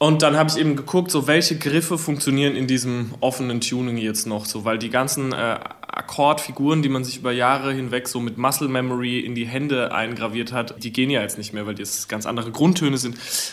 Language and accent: German; Herxheim, Rhineland-Palatinate, Germany; ich war wie so oft in Herxheim, wo ich herkomme